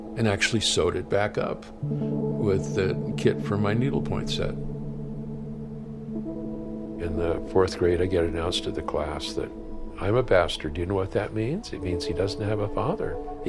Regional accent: Pioche, Nevada, United States; born there; I was born in Pioche.

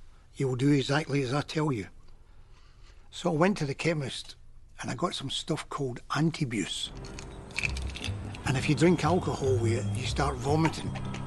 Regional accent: Glasgow, Scotland, United Kingdom; My upbringing in Glasgow, it was hard and tough, but when you lived where I lived, with the people I lived with, it's natural.

